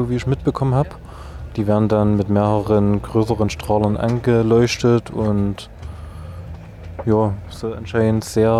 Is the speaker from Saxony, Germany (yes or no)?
yes; Zwickau, Saxony, Germany; Ich komme aus Zwickau.